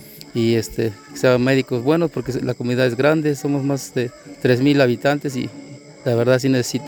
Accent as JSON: {"language": "Spanish", "town": "Santa María la Victoria", "country": "Mexico", "said": "de aquí de Santa María la Victoria, municipio de Santicomatlán."}